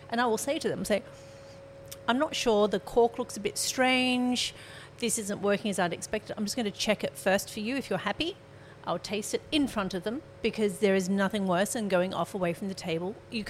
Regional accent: Australia; as an Australian, we have more laid-back approach.

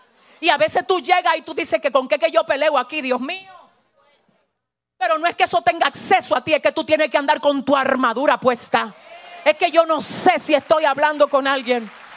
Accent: San Francisco de Macorís, Duarte, Dominican Republic; La gente de San Francisco, de donde yo soy, tiene fama de ser gente violenta, rebusera.

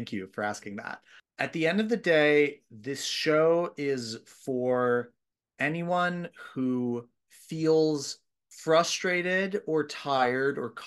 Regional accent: Brooklyn, New York, United States; I'm a New York native. I grew up here in Brooklyn and I have been seeing theater in New York for a really long time.

